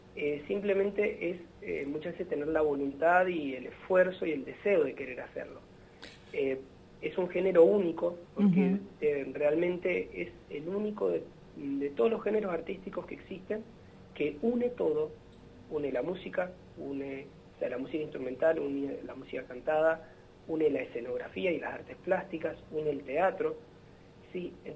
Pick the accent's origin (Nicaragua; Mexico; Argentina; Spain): Argentina; Mendoza; siendo que todos somos mendocinos